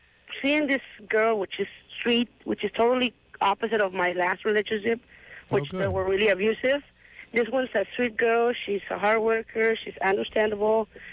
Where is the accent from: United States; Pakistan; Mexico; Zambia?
Mexico; moved away; I'm Mexico. It's messed up over there.